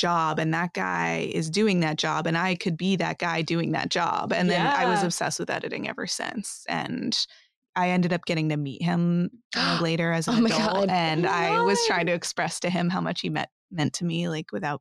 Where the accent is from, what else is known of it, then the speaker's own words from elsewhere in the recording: New Hampshire, United States; I grew up in New Hampshire and none of my family or anything are in the film industry.